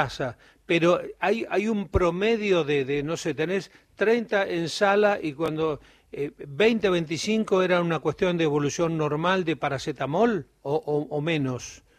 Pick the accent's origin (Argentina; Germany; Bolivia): Argentina; Santa Cruz; Yo soy santacruceño, pero del norte.